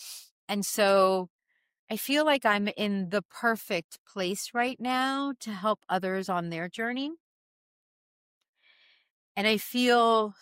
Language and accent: English; Miami, Florida, United States; because even growing up in Miami, I was living in a city and you still had to drive a half hour to get to the beach.